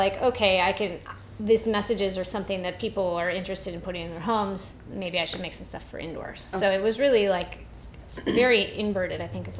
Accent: Midwest, United States; I'm a white girl and I'm from the Midwest

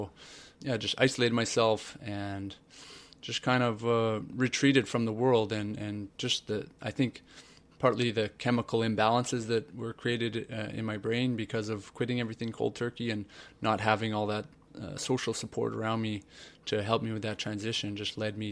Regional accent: Vancouver, British Columbia, Canada; I'm 29 years old. I'm from Vancouver, BC

